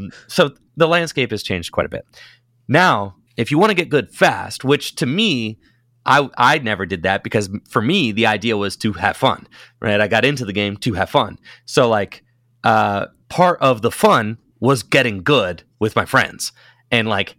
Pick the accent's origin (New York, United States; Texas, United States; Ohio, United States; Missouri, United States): Ohio, United States; I mean, he was a player from Michigan. I was a player from Northeast Ohio.